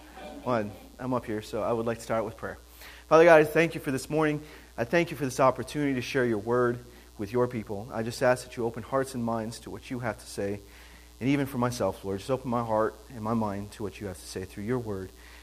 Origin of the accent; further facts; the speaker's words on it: Cuba, New York, United States; So here's a little synopsis of … I grew up in Cuba, New York. I grew up in this church, as Megan said.